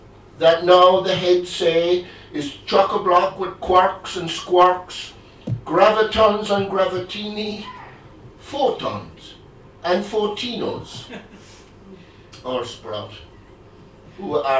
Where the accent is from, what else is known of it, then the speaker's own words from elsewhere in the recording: Cork, Munster, Ireland; This is unusual for me, since I am from Cork City